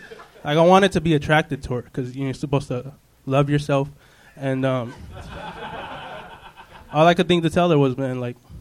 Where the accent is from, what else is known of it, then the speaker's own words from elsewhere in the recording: Long Beach, California, United States; Long Beach. Yeah, you know.